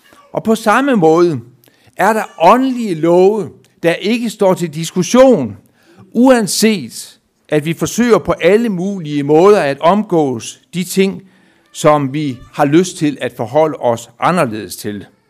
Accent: Skjern, Central Denmark Region, Denmark; Jeg prøvede det af, da jeg var barn, hjemme i Skjern.

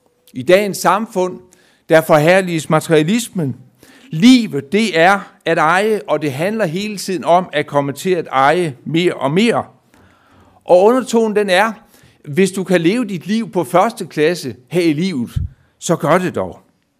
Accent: Skjern, Central Denmark Region, Denmark; Jeg prøvede det af, da jeg var barn, hjemme i Skjern.

